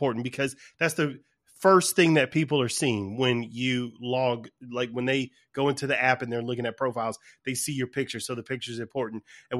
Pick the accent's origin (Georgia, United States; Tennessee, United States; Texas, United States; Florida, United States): Georgia, United States; like I'm from Georgia, so I know plenty of people who hunt.